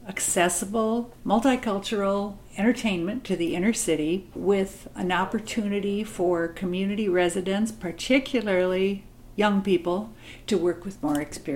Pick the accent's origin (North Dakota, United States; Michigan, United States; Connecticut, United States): North Dakota, United States; I come from North Dakota, and even though I've got several drops of Muscogee Indian blood in me, I grew up in a predominantly white community.